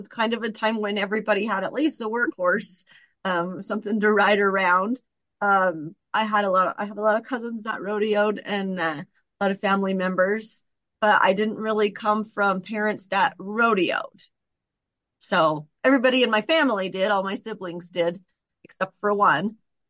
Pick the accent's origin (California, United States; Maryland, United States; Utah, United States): Utah, United States; I grew up doing 4-H and what we called junior posse. I'm from Utah. I grew up in Utah.